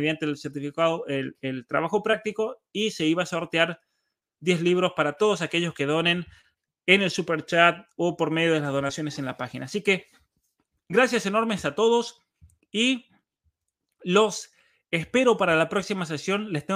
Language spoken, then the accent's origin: Spanish; Argentina; En mi caso, pues yo soy argentino